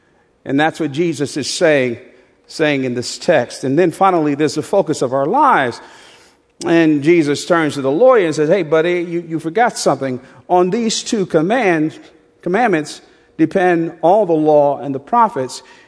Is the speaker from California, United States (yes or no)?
no; Newark, New Jersey, United States; I grew up in Newark, New Jersey, and back in the 50s and early 60s, believe it or not, it was a integrated working class neighborhood.